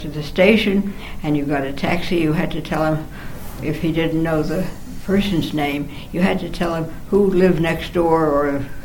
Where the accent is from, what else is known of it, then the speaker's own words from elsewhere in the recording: Manhattan, New York, United States; born there; I was born in Manhattan.